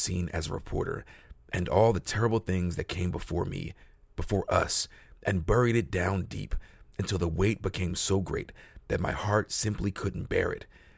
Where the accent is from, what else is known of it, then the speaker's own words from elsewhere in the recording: New Jersey, United States; But in an actual way, it started here in Philly. I'm from South Jersey, across the bridge.